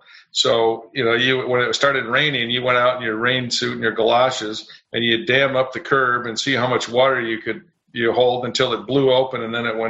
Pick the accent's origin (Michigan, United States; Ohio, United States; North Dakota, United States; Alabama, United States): Michigan, United States; Grand Rapids; also born or lived in Saginaw; Yeah, so I was born in Saginaw, but grew up and we moved shortly to Grand Rapids thereafter.